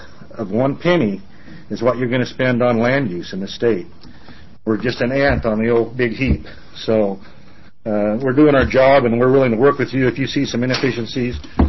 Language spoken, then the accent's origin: English; Oregon, United States; and I'm from Matters, Oregon, in Central Oregon, and I've been on the commission since 1996.